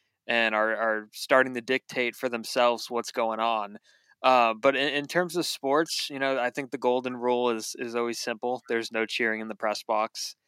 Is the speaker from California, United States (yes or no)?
yes; California, United States; So yeah, it's definitely been cool growing up in the Bay Area.